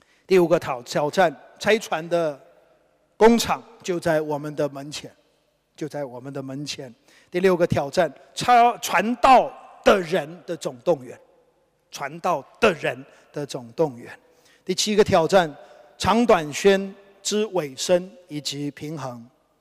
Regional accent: China; 为了是我们中国人，我们华人能够得听主耶稣基督的福音

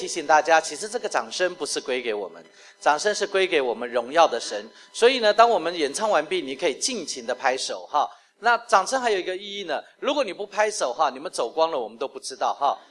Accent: Taiwan; 我们是来自台湾的

